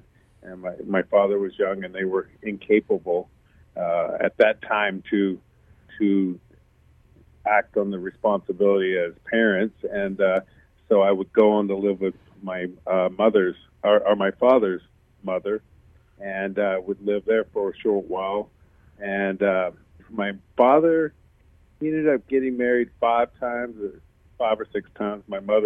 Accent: Memphis, Tennessee, United States; moved away as an adult; I grew up in Memphis, Tennessee, like you had said earlier, till the age of about 21 years old.

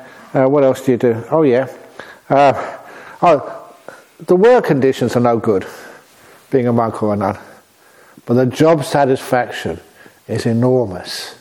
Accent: London, United Kingdom; I was going from Acton to Chiswick, where the talk at the Sri Lankan temple was, and I was going there to give the talk. And that's my area, I grew up, I know that place.

